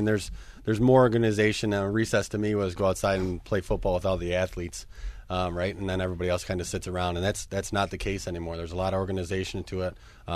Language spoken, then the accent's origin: English; Niagara Falls, New York, United States; now in Rochester, United States; I'm originally from Niagara Falls, but moved out to the Rochester area where I did my undergrad at Brockport State.